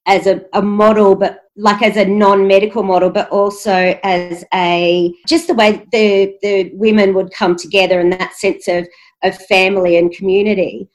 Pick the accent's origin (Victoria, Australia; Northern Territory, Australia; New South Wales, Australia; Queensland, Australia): Northern Territory, Australia; Alice Springs; I was lucky enough growing up in Alice Springs to be exposed to women's business out on community